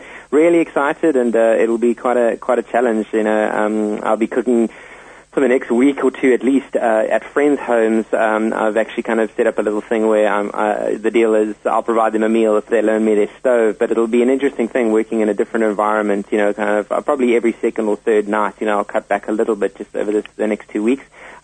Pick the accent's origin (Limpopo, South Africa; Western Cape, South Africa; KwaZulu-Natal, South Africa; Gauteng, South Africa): KwaZulu-Natal, South Africa; Durban; I grew up in Durban